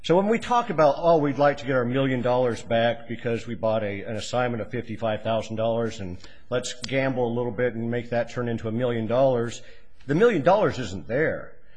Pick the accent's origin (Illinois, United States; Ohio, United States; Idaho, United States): Idaho, United States; Boise; I represent Western States Equipment Company. I'm from Boise, Idaho.